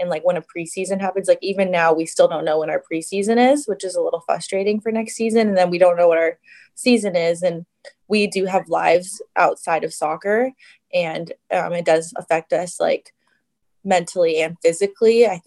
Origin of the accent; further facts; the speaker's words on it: United States; And obviously being American as well, I didn't see myself really like ever being on the team.